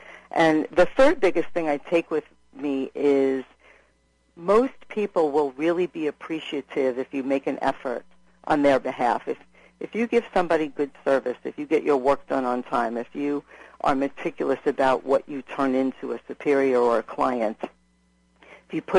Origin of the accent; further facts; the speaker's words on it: New York City, New York, United States; I grew up on the Lower East Side during a kind of tumultuous time